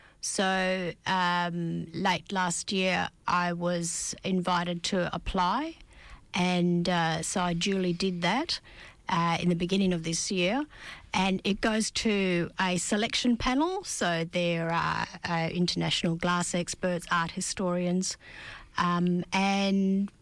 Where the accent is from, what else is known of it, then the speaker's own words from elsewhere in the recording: Carnarvon, Western Australia, Australia; I'm from Carnarvon. I was struck in Shark Bay in Denham.